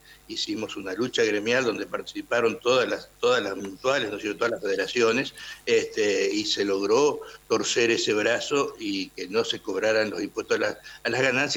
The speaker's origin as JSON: {"language": "Spanish", "country": "Argentina", "said": "porque somos argentinos"}